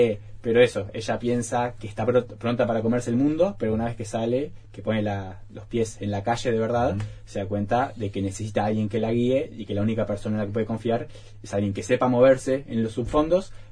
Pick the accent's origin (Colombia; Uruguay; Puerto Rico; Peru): Uruguay; Montevideo; No, yo soy de acá, de Montevideo.